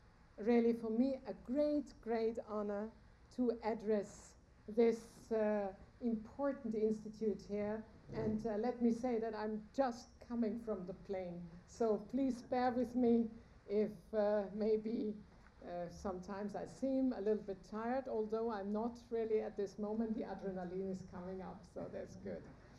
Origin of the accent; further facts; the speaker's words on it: Austria; a crisis intervention team from my home country, Austria.